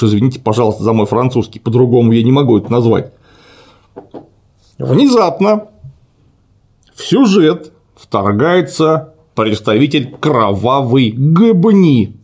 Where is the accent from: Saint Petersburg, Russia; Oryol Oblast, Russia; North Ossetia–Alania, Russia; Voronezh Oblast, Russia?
Saint Petersburg, Russia; Я некоторым образом ленинградец, поэтому для меня тема интересна.